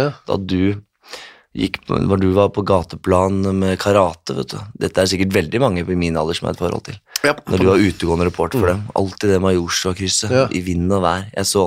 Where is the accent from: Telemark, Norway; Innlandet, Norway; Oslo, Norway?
Telemark, Norway; Skien; Hjemme i Skien der.